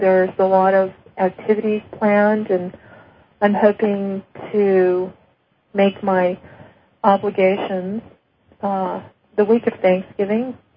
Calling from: Merced, California, United States; Merced, California.

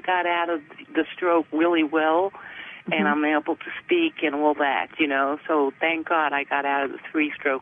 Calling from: Wesley Chapel, Florida, United States; I'm from Wesley Chapel, Florida.

